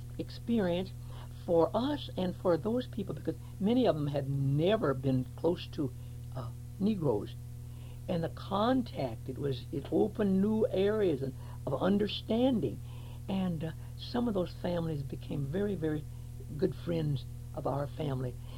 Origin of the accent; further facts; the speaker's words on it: Huron, South Dakota, United States; moved away; And where are you from? Oh, I'm from Huron, South Dakota.